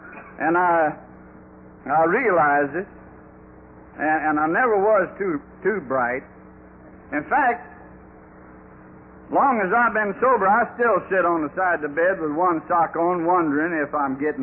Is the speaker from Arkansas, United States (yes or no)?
yes; North Little Rock, Arkansas, United States